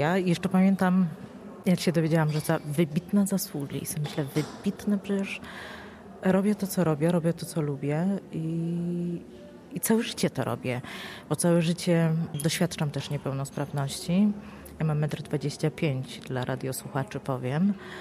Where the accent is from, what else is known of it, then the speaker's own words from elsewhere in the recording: Góra, Lower Silesian Voivodeship, Poland; moved away as an adult; now in Kraków, Poland; Ja nie pochodzę z Krakowa, pochodzę z małej miejscowości Góra koło Leszna. Przyjechałam do Krakowa kontynuować studia magisterskie i tak już zostałam.